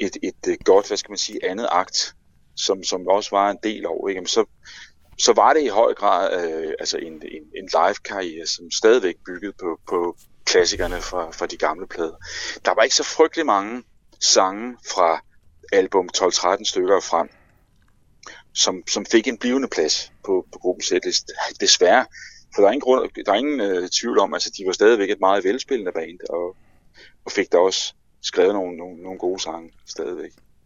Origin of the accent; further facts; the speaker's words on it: Roskilde, Zealand, Denmark; jeg er jo faktisk født og opvokset i Roskilde.